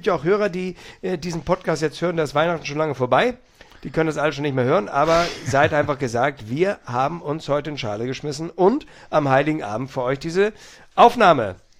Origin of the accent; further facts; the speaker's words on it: Northern Germany, Germany; wir sind ja Norddeutsche